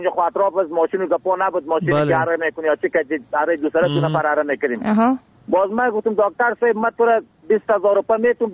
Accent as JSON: {"language": "Persian", "region": "Bamyan", "country": "Afghanistan", "said": "صد از ولسوالی که احمد قریه یاجر، فعلا در قریه کاغور زندگی میکنم، ولایت ما بامیان."}